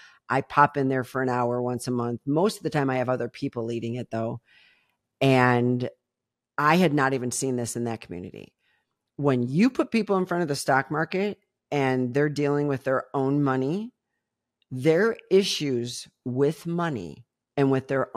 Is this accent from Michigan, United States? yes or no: yes; Detroit, Michigan, United States; Occasionally I'll trade cars because I grew up in Motown. I grew up around the big three.